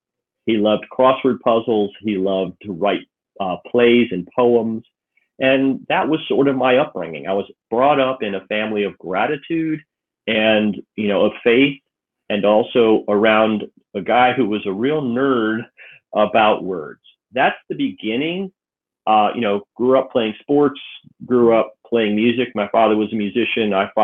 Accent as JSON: {"language": "English", "region": "Connecticut", "country": "United States", "tie": "born there", "said": "I was born in Connecticut, and the day I was born, when my mother went into labor with me, she also suffered what is called a dissecting aortic aneurysm during labor."}